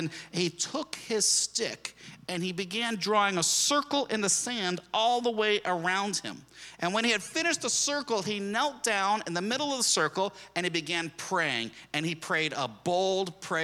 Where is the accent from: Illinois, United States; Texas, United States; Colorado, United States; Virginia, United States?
Texas, United States; I did too.